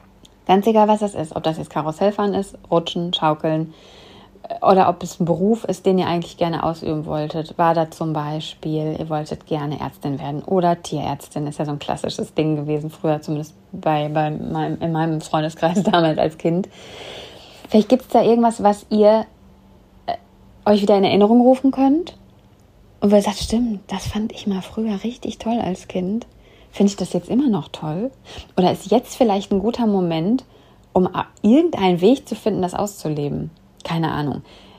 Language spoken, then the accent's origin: German; Bochum, North Rhine-Westphalia, Germany; Ich komme ja aus Bochum